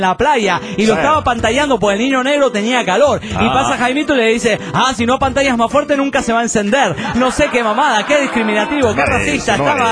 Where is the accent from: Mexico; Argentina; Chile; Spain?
Mexico; Matehuala, San Luis Potosí; de Matehuala, San Luis Potosí, México.